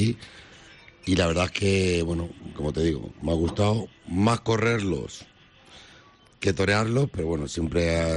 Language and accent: Spanish; Castile and León, Spain; Venía a las ventas en mi pueblo, en un pueblo de ahí de Segovia.